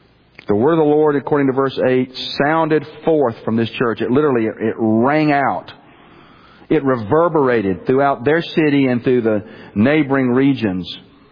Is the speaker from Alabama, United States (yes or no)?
yes; Birmingham, Alabama, United States; when I grew up in Birmingham, Alabama, my whole extended family was right there. I didn't have to go anywhere for Christmas.